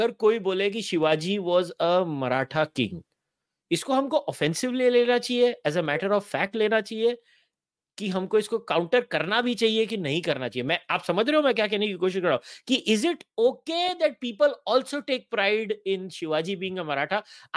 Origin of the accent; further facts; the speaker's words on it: Maharashtra, India; born there; वैसे मेरी एथनिसिटी पंजाबी, मगर मेरा जन्म महाराष्ट्र में हुआ।